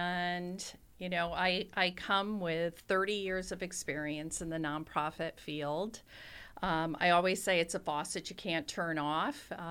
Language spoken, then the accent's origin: English; Wisconsin, United States; And I am originally from Wisconsin. I left for 30 years, and I came back a few years ago, and I found myself in public health, and that's my background.